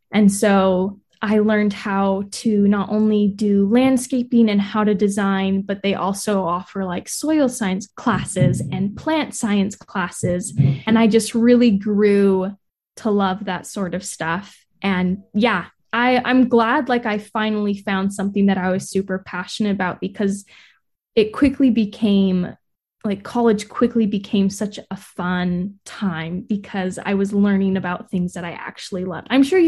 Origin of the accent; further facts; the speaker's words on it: St. George, Utah, United States; Yeah, I grew up in St. George.